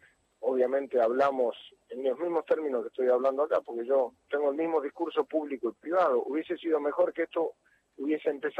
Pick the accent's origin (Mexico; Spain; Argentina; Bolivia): Argentina; como argentino lo que necesito es que este gobierno